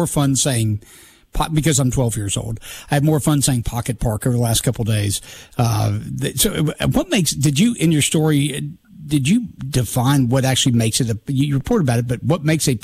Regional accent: Mobile, Alabama, United States; And speaking of the fair city of Mobile, my hometown here, let's talk about the municipal cycle here.

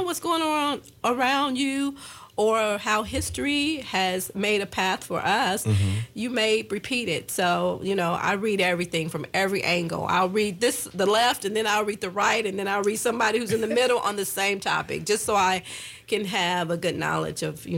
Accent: Gary, Indiana, United States; Now, the Battle of the Books, I was doing in Gary, in my my hometown.

